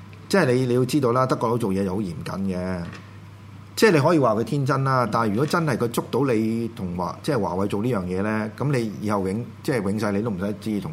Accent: Hong Kong; 咁如果佢做到英國首相咧，咁我哋都係香港人嘅光榮嚟嘅

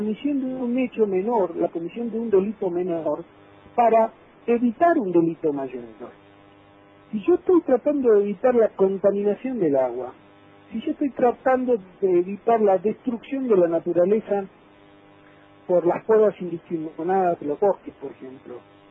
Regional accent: Puerto Deseado, Santa Cruz, Argentina; born there; also born or lived in Ingeniero Jacobacci / El Bolsón / Bariloche; soy nacido en Puerto Deseado, en la provincia de Santa Cruz, y esto de haber recorrido toda la provincia, he vivido en pueblos como Ingeniero Jacobacci, he estado en Maitén, viviendo en Bolsón, en Bariloche

